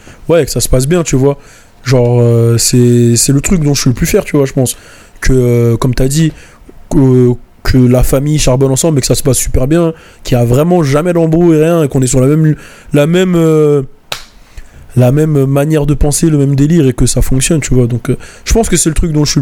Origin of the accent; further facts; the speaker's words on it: Guadeloupe; also born or lived in Martinique; moi je suis antillais, dernièrement j'ai fait un test. Je suis Guadeloupe-Martinique, j'ai fait un test, j'ai vu d'où je venais d'Afrique, etc.